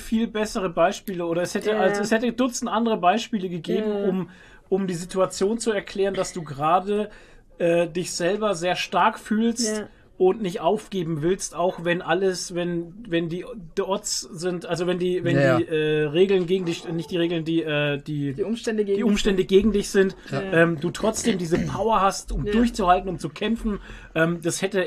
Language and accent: German; Germany; Ist ja immer so, wir sind ja Deutsche und haben immer dieses Vorurteil